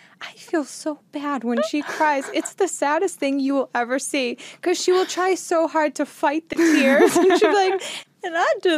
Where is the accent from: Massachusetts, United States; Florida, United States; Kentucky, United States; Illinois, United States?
Massachusetts, United States; Boston; No, I'm from Boston, Massachusetts.